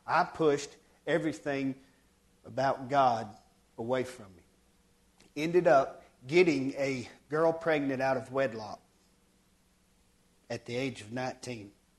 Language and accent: English; Fort Worth, Texas, United States; born there; I was born in Tarrant County, Fort Worth, one of them hospitals over there